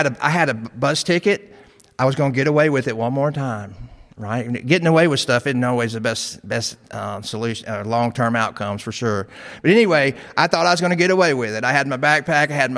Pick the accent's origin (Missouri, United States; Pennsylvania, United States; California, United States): Missouri, United States; Joplin; When I was homeless in my hometown, right at that same time, I would walk through parking lots in my hometown of Joplin, Missouri. I would walk through parking lots. Now, this is where I went to high school at.